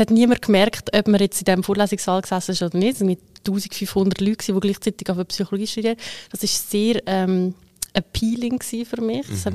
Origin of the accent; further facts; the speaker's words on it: Adligenswil, Lucerne, Switzerland; Ich komme aus der Agglomeration von der Stadt. Mhm. Ich komme aus einem schönen Dorf, wo Adligenswil heisst. Mhm. Es ist gerade neben Udligenswil.